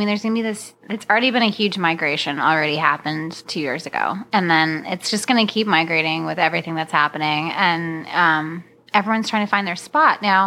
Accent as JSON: {"language": "English", "region": "Florida", "country": "United States", "said": "I'm from Florida."}